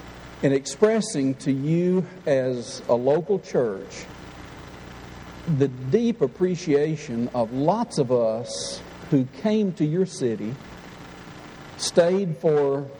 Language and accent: English; Paris, Tennessee, United States; B.B. James was my preacher as I was growing up in Paris, Tennessee.